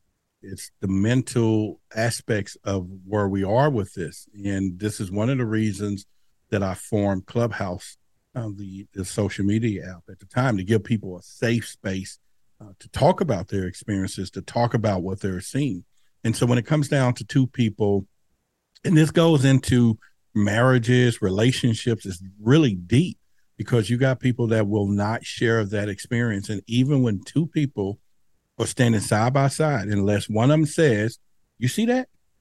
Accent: Dallas, Texas, United States; Now, where I grew up in Dallas at that time, near the Dallas Zoo

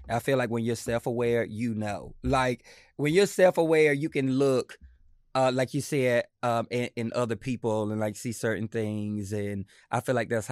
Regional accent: the South, United States; I come from the South where I grew up eating a lot of different

